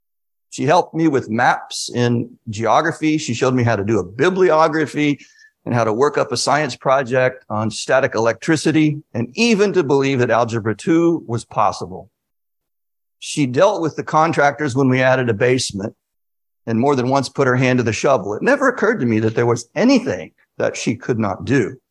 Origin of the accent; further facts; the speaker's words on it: Greenville, South Carolina, United States; When I was a boy growing up in Greenville, South Carolina, my father was away from home about two-thirds of the time, two-thirds of every year, in fact.